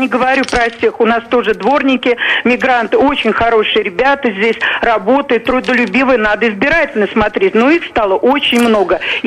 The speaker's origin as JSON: {"language": "Russian", "region": "Moscow", "country": "Russia", "tie": "born or raised there", "said": "Я человек, являюсь коренной москвичкой."}